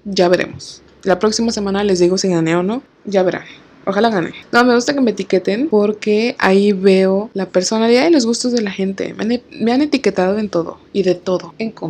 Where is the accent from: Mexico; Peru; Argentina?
Mexico; como buenos mexicanos que somos